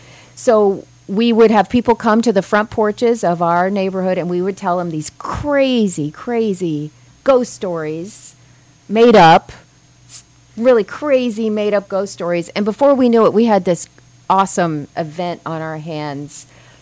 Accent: St. Petersburg, Florida, United States; I am born and raised in St. Petersburg, Florida. My dad was born here back in 43, and my son was born here in 2006.

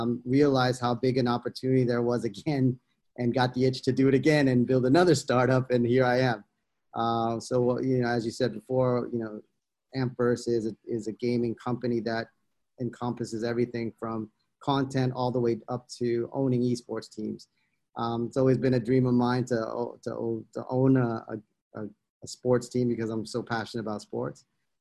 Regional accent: United States; now in Thailand; I'm a little bit of a hybrid as well. I grew up in the States, but I've been working in Southeast Asia for a long time.

